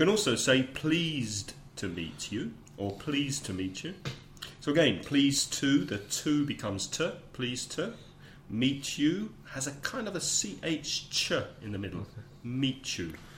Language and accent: English; London, United Kingdom; I would say, as a Londoner, as somebody from London, nice to meet you.